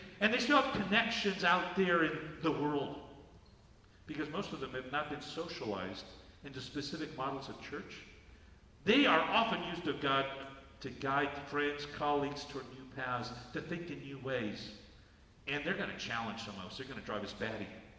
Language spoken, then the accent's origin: English; United States; born there; I was born in the United States, and my ancestors were here before President Trump's ancestors were here.